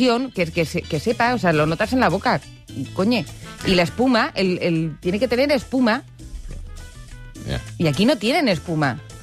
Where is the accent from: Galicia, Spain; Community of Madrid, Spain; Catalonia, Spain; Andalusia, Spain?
Community of Madrid, Spain; Alcorcón; o sea, soy de Alcorcón, pasé allí mi infancia, lo estimo y tal